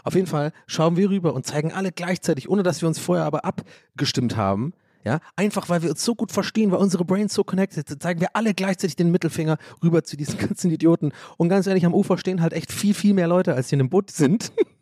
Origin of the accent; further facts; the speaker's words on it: North Rhine-Westphalia, Germany; ich bin ja aus dem Pott hier.